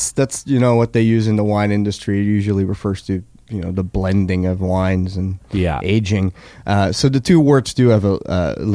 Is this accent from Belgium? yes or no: yes; Belgium; So my entire immediate family we're all from Belgium. Most of my family's still in Belgium.